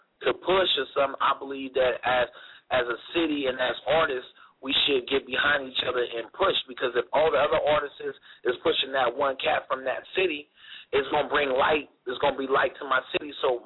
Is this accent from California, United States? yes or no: yes; Stockton, California, United States; even though I'm from Stockton, you know what I mean, most of the peeps and stuff is from SAC, you know what I mean?